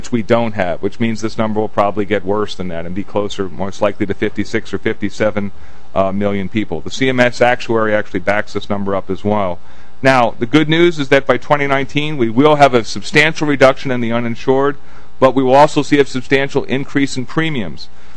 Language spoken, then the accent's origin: English; East Coast, United States; I grew up in the East Coast.